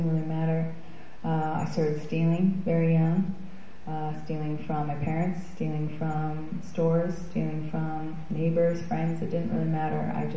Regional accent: Ontario, Canada; I was born in 1984 in Ontario, Canada, and I was born to two alcoholics who come from families of alcoholics.

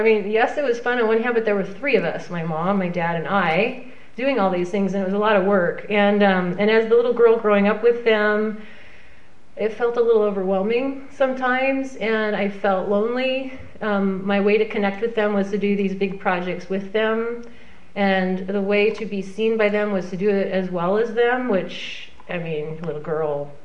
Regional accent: Wisconsin, United States; born there; I was born in Wisconsin. I'm an only child.

